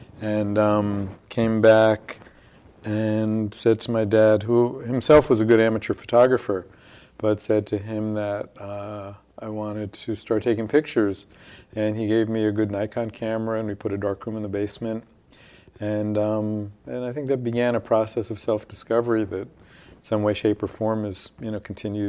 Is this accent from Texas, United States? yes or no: no; Norwich, Connecticut, United States; My folks like New York. We were about 2.5 hours away in Norwich, and so we'd come in a couple times a year, so I got exposed to the city at a young age